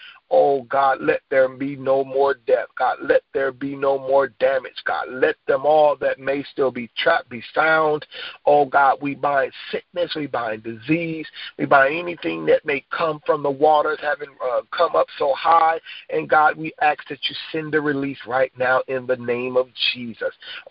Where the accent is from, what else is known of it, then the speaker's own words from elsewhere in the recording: California, United States; As a young man growing up in California, Lord, we've had greater earthquakes that have done the same amount of damage